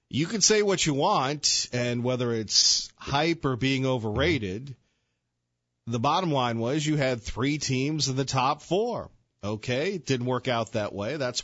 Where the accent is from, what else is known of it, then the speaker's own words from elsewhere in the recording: Ohio, United States; I go, well, I grew up in Ohio, so I win.